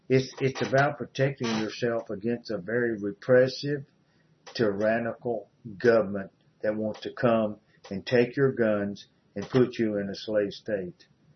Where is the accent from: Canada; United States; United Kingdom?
United States; and I'm from the Republic right here, you could say, in America.